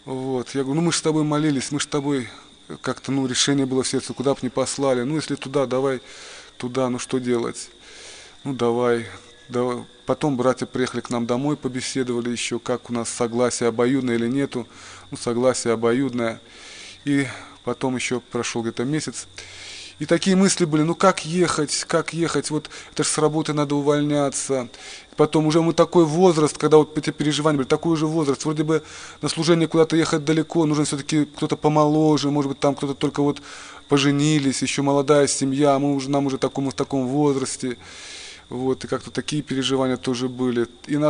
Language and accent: Russian; Makhachkala, Dagestan, Russia; moved away; Я тогда уже жил в Курской области, переехал туда из Дагестана, из Махачкалы. Я уроженец там, родился, вырос.